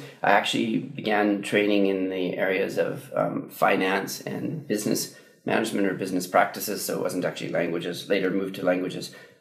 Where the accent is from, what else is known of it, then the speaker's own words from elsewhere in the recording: Canada; As a Canadian, I was a consultant where I both did training and worked in project management, both in Canadian and United States projects.